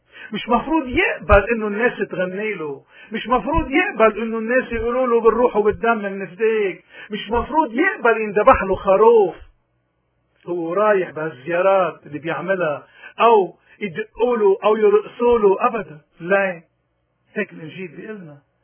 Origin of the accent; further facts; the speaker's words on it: Lebanon; لأنه نحن لبنانيين ما نحكي إلا بالقتل